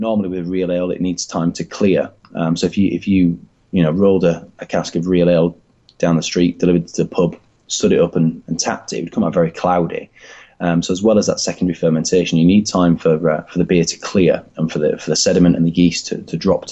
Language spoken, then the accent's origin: English; the north of England, United Kingdom; accent: Northern English; I'm from the north, as any English listeners will be able to tell by my accent.